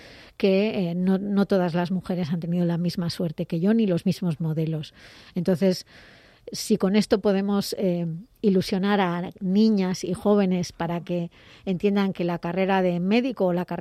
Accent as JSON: {"language": "Spanish", "town": "Pobra de Trives", "region": "Galicia", "country": "Spain", "tie": "born there", "said": "fue mi primer amiguito cuando yo nací en Puebla de Trives. Él también es de allí"}